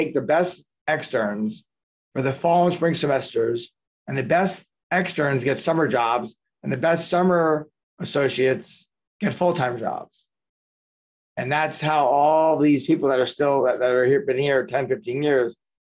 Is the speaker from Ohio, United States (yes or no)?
no; Queens, New York, United States; born there; I was born in Bayside, Queens. My parents lost their job.